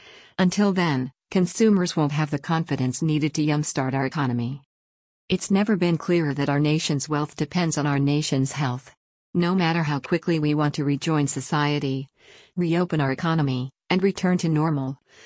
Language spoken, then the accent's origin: English; New Jersey, United States; Talking this week with mayors in my home state of New Jersey, which has been ravaged by the coronavirus